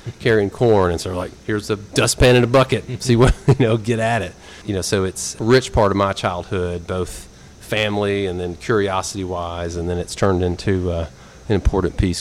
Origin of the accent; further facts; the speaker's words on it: Lynchburg, Tennessee, United States; Say, where are you from? Say, Lynchburg. And they're like, Jack Daniel's.